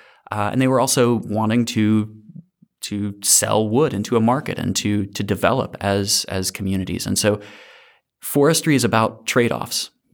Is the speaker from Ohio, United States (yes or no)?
no; Alabama, United States; I grew up in North Alabama, though not Wisconsin, but in kind of this funny place that it's like North Alabama's, you know, covered in woods, but it also has a NASA installation in Huntsville, Alabama.